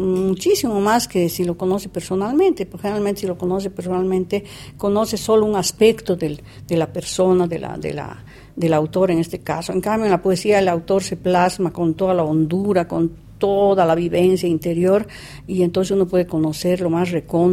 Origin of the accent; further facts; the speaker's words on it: Bolivia; Entonces, es una experiencia de un retorno a Bolivia, a mi tierra, después de mucho tiempo que estuve haciendo un viaje por Europa